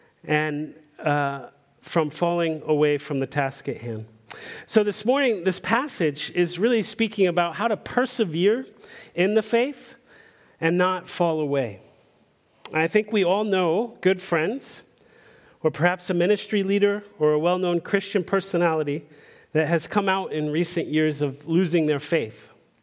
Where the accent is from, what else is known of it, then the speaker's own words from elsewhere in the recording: Washington, District of Columbia, United States; Well, growing up in Washington, D.C., I was a part of a very lively youth group.